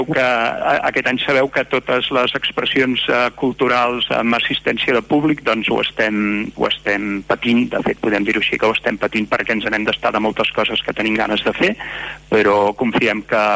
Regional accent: Barcelona, Catalonia, Spain; per exemple, que vinc de Barcelona, i sobretot m'he mogut doncs en ambients industrials

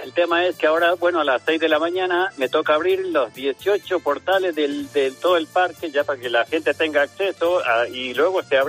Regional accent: Argentina; soy de Argentina

